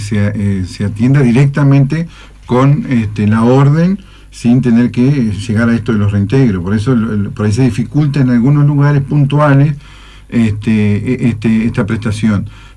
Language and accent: Spanish; Colón, Entre Ríos, Argentina; Sí, yo también, igual, yo soy de Colón, ex secretario general de Colón